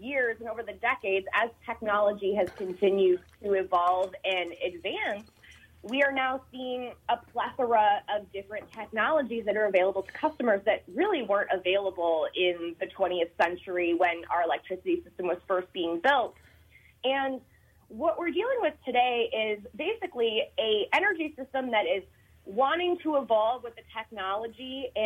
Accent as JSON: {"language": "English", "town": "Cleveland", "region": "Ohio", "country": "United States", "tie": "born or raised there", "said": "He is my hometown city of Cleveland former mayor"}